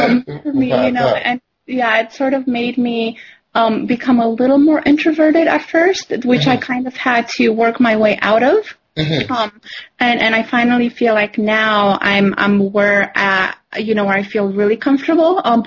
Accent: Romania; I grew up in Romania where, you know, it was okay. communist Romania.

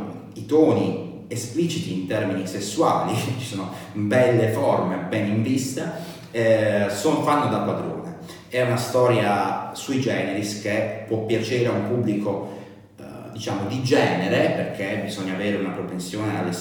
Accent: Apulia, Italy; Enzo Rizzi, che è un autore tarantino della mia terra, la Puglia.

